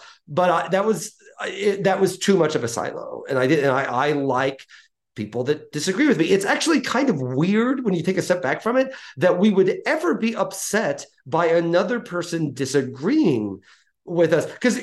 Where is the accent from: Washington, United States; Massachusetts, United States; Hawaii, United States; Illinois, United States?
Illinois, United States; also born or lived in New York; now in Athens, United States; And I love Athens, but I'm also an outsider to Athens. I'm from Illinois. I lived in New York for 13 years.